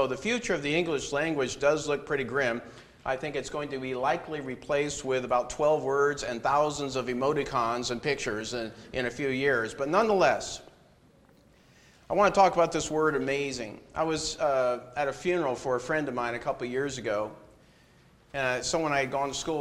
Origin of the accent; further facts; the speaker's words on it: Seattle, Washington, United States; I am from Washington State, not the other Washington. Washington State, Seattle area